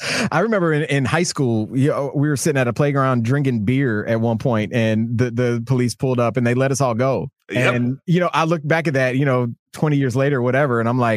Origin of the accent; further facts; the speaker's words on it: Georgia, United States; now in Nashville, United States; Yeah, I'm in Nashville, Tennessee, and I grew up in Georgia